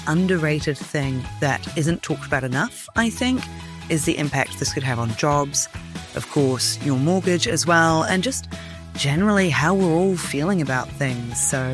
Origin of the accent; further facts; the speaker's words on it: Te Awamutu, Waikato, New Zealand; even in my hometown, Te Awamutu, I've been walking along the street and there's a few extra closures recently